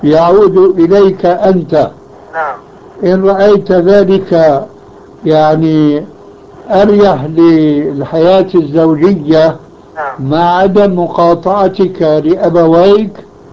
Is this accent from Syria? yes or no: yes; Aleppo, Aleppo Governorate, Syria; فهو بعث وانا من حلب